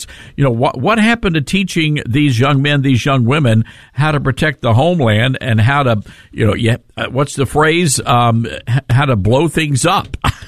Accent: the South, United States; You know, growing up in the South, it's, you know, I had never been exposed to things like stuffing or, you know, the chestnut dressing or whatever that kind of stuff is.

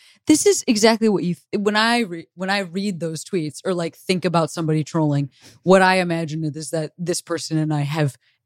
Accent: Illinois, United States; because I'm from Illinois and that man has his hair.

